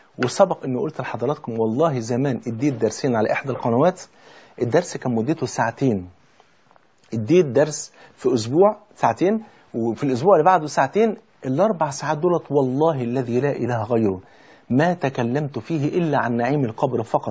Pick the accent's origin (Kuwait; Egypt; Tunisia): Egypt; ده بيسموها عندنا في مصر خبط حلل